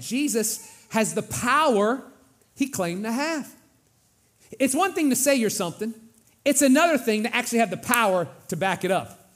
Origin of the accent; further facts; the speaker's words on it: Louisiana, United States; now in Katy, United States; And you know, I grew up in Louisiana and they're serious about their sports. Then I moved here to Katy and y'all crazy.